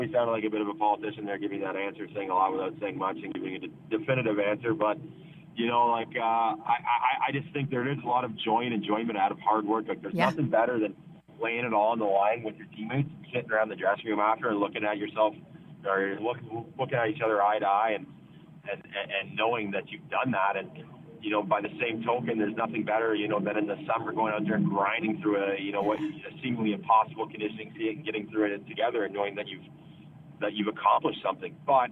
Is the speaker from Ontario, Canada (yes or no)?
yes; Ottawa, Ontario, Canada; She's also born and raised in Ottawa, which is awesome.